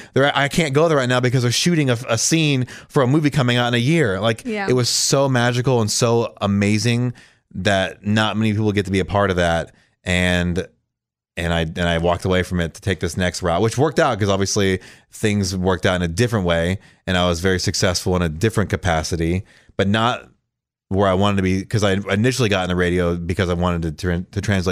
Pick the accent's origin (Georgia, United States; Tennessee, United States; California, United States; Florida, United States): California, United States; San Francisco; And I came from San Francisco, so I didn't come from a small city or anything.